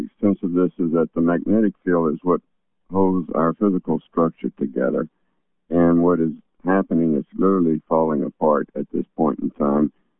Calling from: Virginia, United States; in Virginia.

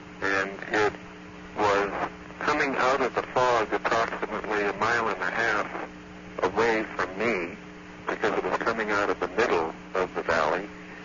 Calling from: Medford, Oregon, United States; I'm calling from Medford, Oregon.

